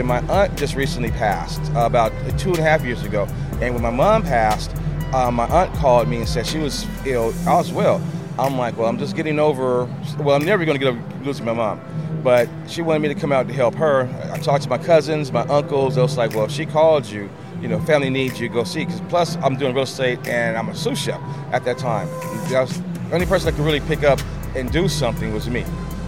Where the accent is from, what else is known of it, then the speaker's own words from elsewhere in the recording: Los Angeles, California, United States; now in Birmingham, United States; Well, I am from Los Angeles. I've been in Birmingham 3.5 years.